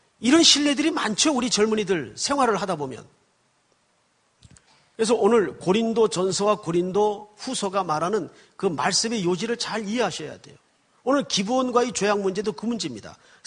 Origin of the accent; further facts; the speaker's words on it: Yeongju, North Gyeongsang, South Korea; 경상북도 영주군 장수면에서 사실은 거기가 제 고향입니다.